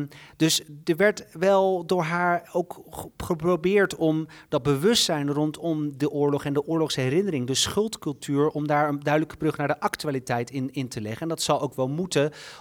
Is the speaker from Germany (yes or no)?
yes; Germany; Ik ben Duitse, dus ik voel me daar ook gewoon verantwoordelijk voor.